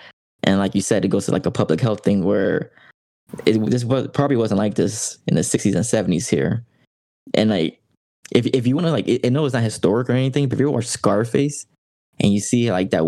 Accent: Miami, Florida, United States; I'm born and raised in Miami, we never learned that.

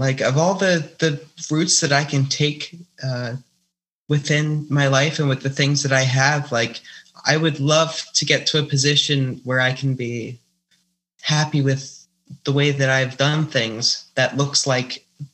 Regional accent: Philadelphia, Pennsylvania, United States; I'm from like around Philadelphia.

